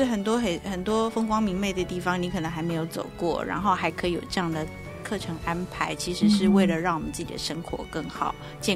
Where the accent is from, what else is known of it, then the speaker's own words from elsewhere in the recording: Taiwan; 更何况我们台湾人都是那种高温一定要油量，快炒，我就喜欢吃快炒